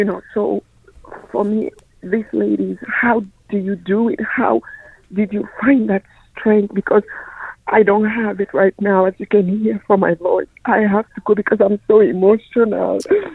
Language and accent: English; Sierra Leone; I came from Sierra Leone. The Blood Diamond happened and they killed my father.